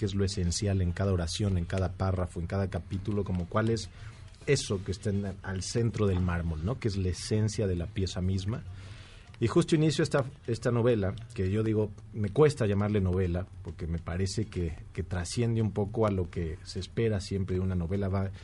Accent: Mexico; nos falta mucha ética hoy en día como mexicanos en todos los aspectos

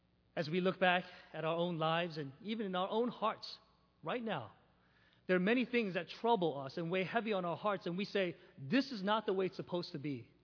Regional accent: St. Louis, Missouri, United States; I am from St. Louis, a diehard Cardinals fan, so I hope you don't hold that against me.

